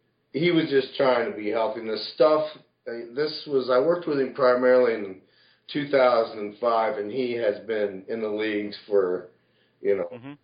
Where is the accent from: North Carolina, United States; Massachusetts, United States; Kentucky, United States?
Kentucky, United States; Richmond; I'm from Richmond, Kentucky, which is, I don't know what's in the water down there.